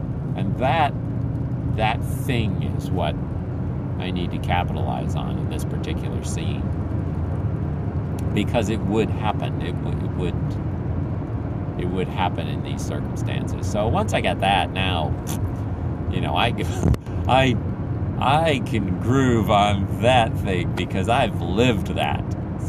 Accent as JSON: {"language": "English", "country": "Philippines", "tie": "born or raised there", "lives_now": "United States", "said": "I grew up in the Philippines, and we were doing these trips back and forth with, you know, 4 or 5 years on, 1 year, 1 or 2 years back, 4 or 5 years on."}